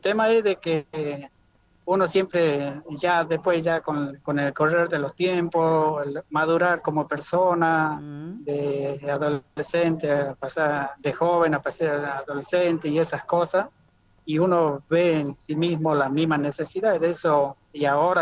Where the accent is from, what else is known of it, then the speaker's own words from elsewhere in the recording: Luis Burela, Salta, Argentina; Mi pueblo se llama Luis Burela, corresponde al departamento de Anta, uh-huh. municipio de General Pizarro.